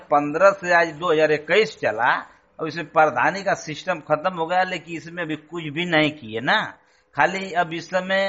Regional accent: Hardaspur Khurd, Uttar Pradesh, India; Hardaspur Khurd, Jalalabad, Ghazipur.

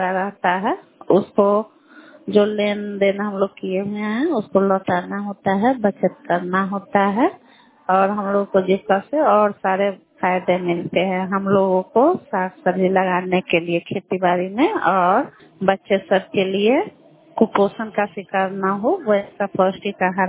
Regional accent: India; मैं घटारो पंचायत की रहने वाली हूँ।

